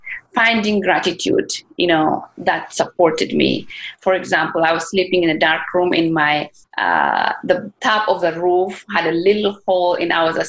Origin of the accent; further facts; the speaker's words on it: Oromia, Ethiopia; English is a second language; As I said, I'm from Oromia, Ethiopia.